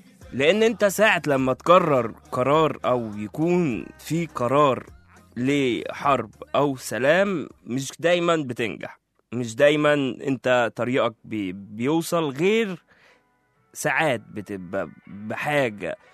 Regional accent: Egypt; انا كبلد كمصري هحب ان انا اعيش في استقرار

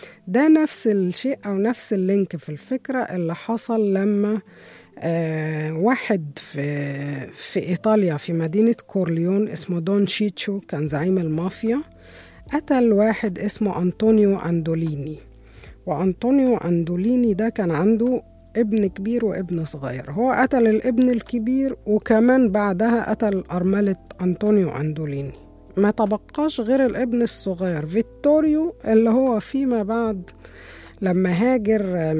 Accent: Egypt; طبعا احنا عندنا في مصر احمد رمزي وعادل ادهم وحسين فهمي ويحيى الفخراني

